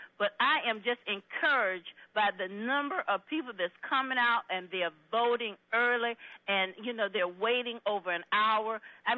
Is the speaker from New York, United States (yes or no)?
no; Florida, United States; I'm from Duval County, the largest county in Florida.